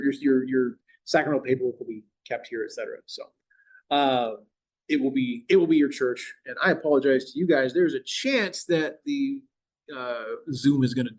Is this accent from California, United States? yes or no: no; Topeka, Kansas, United States; like I grew up in Topeka, we belong to St. Matthew Parish, but we very frequently would go to Most Pure Heart, or Christ the King, or Assumption, or whatnot